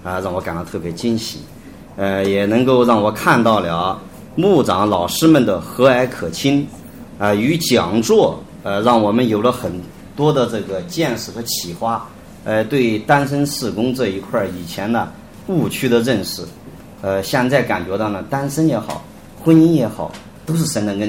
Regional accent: Henan, China; 我是河南的

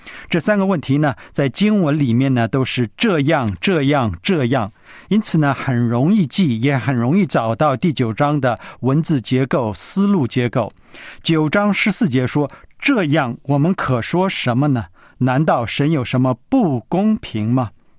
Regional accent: China; 我是个中国人

